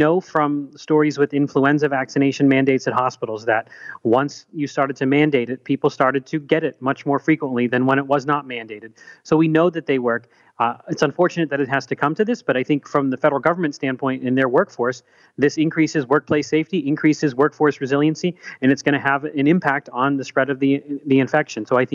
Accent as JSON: {"language": "English", "town": "Pittsburgh", "region": "Pennsylvania", "country": "United States", "tie": "born or raised there", "said": "I know in my hometown in the suburbs of Pittsburgh, one of the chief medical officers there is waiting for bigger hospitals to do it before he does it"}